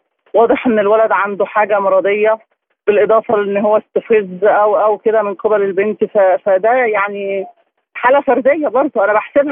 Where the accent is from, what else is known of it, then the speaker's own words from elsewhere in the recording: Egypt; وأنا بحكم أن أنا مصرية